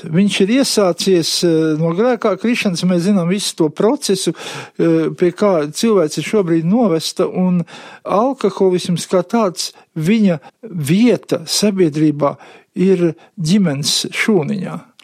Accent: Riga, Latvia; būdams rīdzinieks, mēs Rīgā dzīvojam

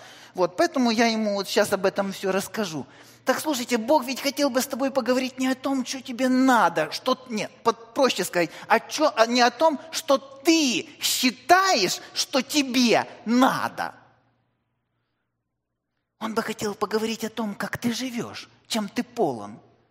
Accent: Kryvyi Rih, Dnipropetrovsk Oblast, Ukraine; born there; я родился в Кривом Роге, и у нас там много было карьеров, где открытым способом добывали руду, железную руду.

